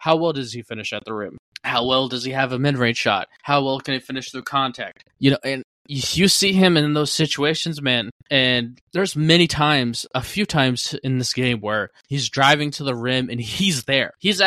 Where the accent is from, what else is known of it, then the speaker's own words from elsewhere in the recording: Cleveland, Ohio, United States; I was born in Cleveland in 1997, grew up with LeBron